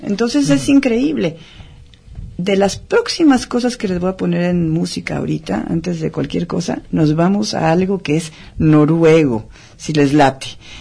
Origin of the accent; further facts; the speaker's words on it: Guadalajara, Jalisco, Mexico; moved away as an adult; yo salí de Guadalajara hace 16 años